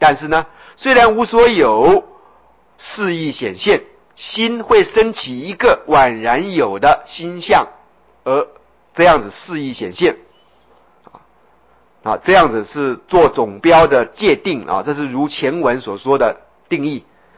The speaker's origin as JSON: {"language": "Chinese", "country": "China", "said": "比如说我跟各位讲龙，我们中国人对龙是很有感情的，对不对？"}